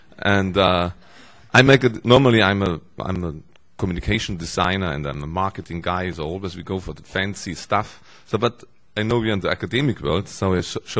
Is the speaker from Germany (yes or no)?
yes; Germany; English is a second language; I'm come over from Germany.